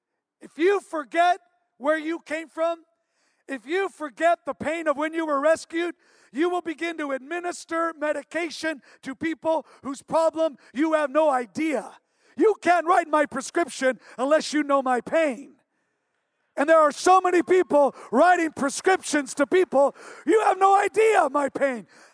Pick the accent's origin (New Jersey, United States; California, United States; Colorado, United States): California, United States; Santa Barbara; You know, I was born and raised in Santa Barbara